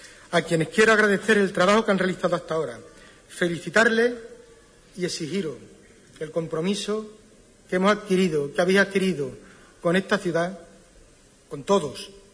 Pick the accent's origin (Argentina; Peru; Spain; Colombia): Spain; Huelva, Andalusia; Soy un onubense más